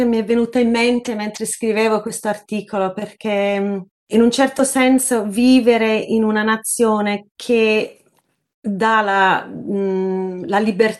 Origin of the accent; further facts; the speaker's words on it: Australia; also born or lived in Italy; anche se sono nata in Italia, sono vissuta in Australia e quindi anch'io ho questa sensazione inspiegabile, diciamo.